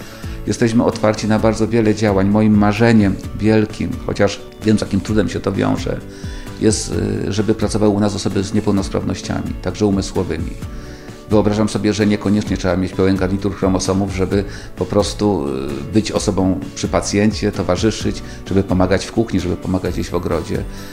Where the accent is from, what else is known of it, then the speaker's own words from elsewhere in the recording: Kraków, Lesser Poland, Poland; jestem z Krakowa, a to są osoby równie skąpe jak poznaniacy